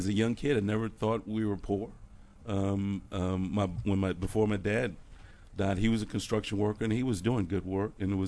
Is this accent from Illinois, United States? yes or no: no; Virginia, United States; I'm from Virginia, actually.